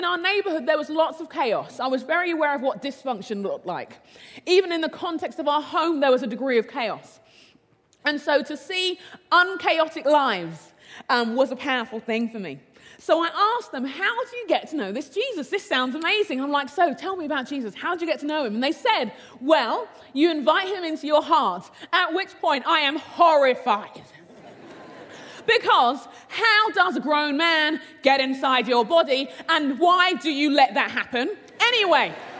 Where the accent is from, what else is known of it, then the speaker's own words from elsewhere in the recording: London, United Kingdom; I was born in London, grew up in London, England. My parents are from Nigeria. We're a Nigerian family. And my maternal grandfather was a Muslim leader.